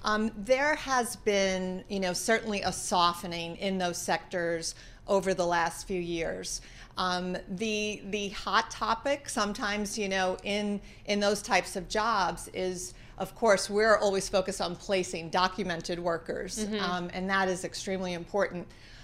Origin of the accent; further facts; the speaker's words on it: New York, United States; I do live in Florida, but I am a New Yorker at heart.